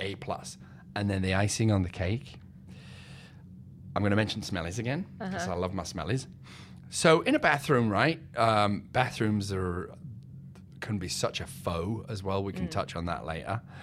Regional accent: Leeds, Yorkshire and the Humber, United Kingdom; I had the chance to go back to my hometown, which is, for all you guys who may be listening in Old Blighty, it's Leeds, which is in Yorkshire, near Manchester. I haven't lived there in a long, long time

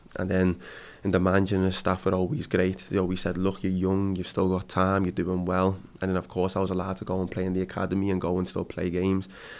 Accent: Liverpool, North West England, United Kingdom; I'm a Scouser. It was always my dream to play here.

